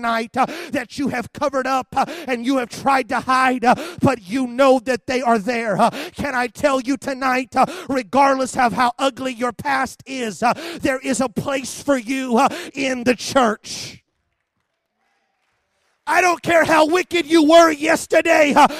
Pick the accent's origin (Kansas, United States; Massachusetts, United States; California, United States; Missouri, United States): Missouri, United States; I don't think you guys do that in Wisconsin, but I was raised in Missouri.